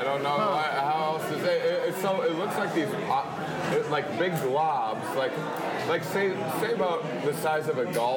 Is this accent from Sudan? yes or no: no; Wisconsin, United States; And I'm from Wisconsin, which makes me a bit of an authority.